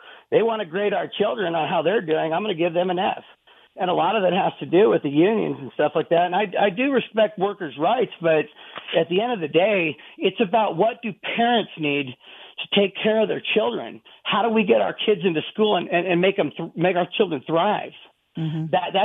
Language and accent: English; United States; I'm a very conservative. I'm an American. I'm a patriot.